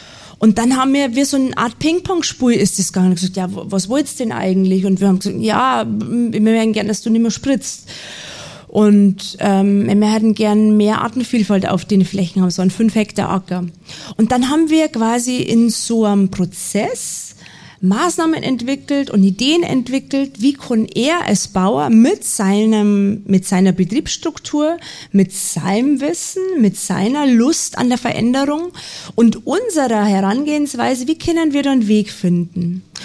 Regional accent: Passau, Bavaria, Germany; Ja, herzlichen Dank für die Einladung nach Passau, meiner alten Heimat.

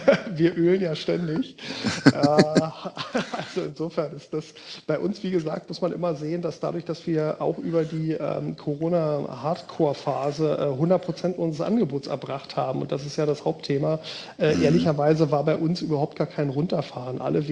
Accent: Berlin, Germany; born there; now in Bergedorf, Germany; dass ich natürlich als gebürtiger Berliner der Großstadt und diesen Großstadtflair von meinem ganzen Lifestyle her sehr, sehr nahestehe

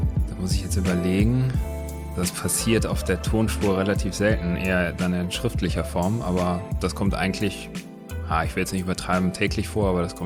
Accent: Wuppertal, North Rhine-Westphalia, Germany; born there; Gebürtig aus Wuppertal.

